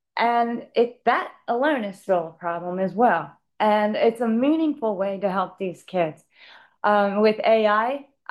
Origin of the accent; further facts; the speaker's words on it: Middletown, Delaware, United States; from Middletown, Delaware, and I'm here to represent disabled children.